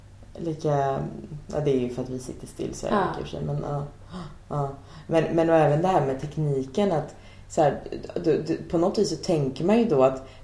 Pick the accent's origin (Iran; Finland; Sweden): Sweden; Vänersborg, Västra Götaland County; Men det är ju inte, det är inte mer hot och springa runt på gatan i Vänersborg där jag kommer ifrån.